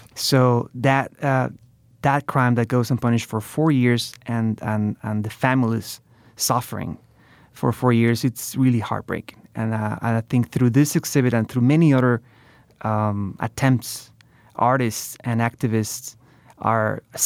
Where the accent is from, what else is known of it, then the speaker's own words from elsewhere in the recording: Mexico; English is a second language; moved away as an adult; growing up in Mexico, I grew up there until I was 18 years old, and looking how beautiful the country is